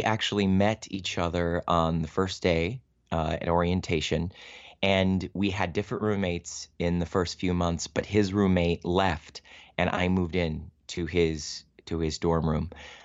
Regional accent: Cleveland, Ohio, United States; I grew up in Cleveland, Ohio. And I was lucky that they have a wonderful community and regional theater scene there in Cleveland.

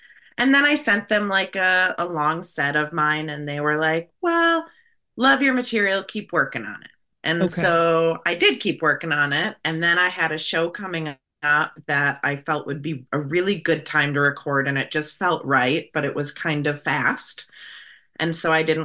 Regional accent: Minnesota, United States; I'm Minnesotan. I need a lot of outside validation.

